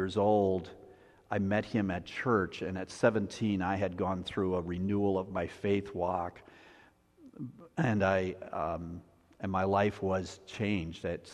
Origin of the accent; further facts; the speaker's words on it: Appleton, Wisconsin, United States; He lives where I grew up in Appleton, Wisconsin.